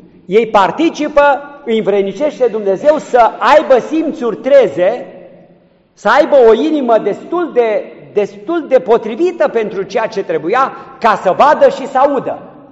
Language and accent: Romanian; Transylvania, Romania; Mie mi-a venit foarte la îndemână, pentru că vin din Transilvania și totdeauna am servat Crăciunul noaptea.